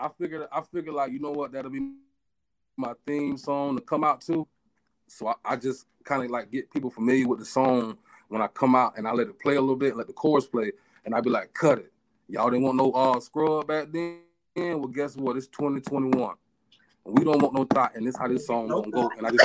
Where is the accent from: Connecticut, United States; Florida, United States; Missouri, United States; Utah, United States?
Florida, United States; Tallahassee; I mean, somebody ain't even from Tallahassee. We're from Tallahassee